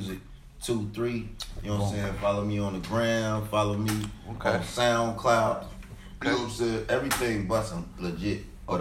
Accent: Chicago, Illinois, United States; I'm originally from Chicago, man.

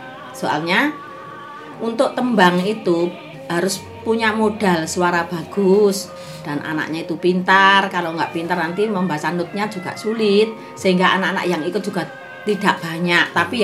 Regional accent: Banyulegi, East Java, Indonesia; Asal saya dari Desa Banyulegi, Kecamatan Daur Blandong, Kabupaten Mojokerto, Jawa Timur.

